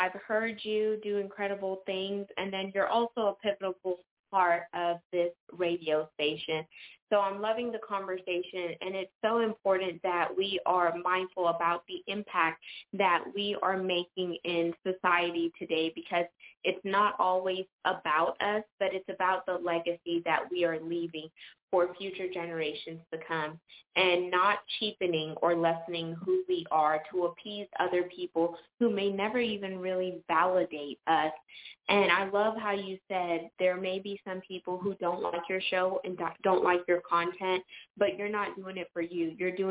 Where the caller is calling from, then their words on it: Houston, Texas, United States; I'm calling in from Houston, Texas.